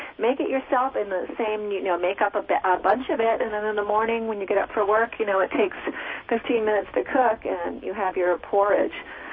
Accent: East Coast, United States; I grew up on the East Coast, and those hot summer days, we just eat breakfast, lunch, and supper.

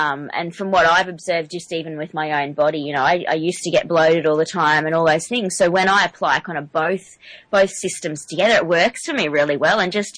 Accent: Australia; I'm the Aussie, and I say it as an Aussie.

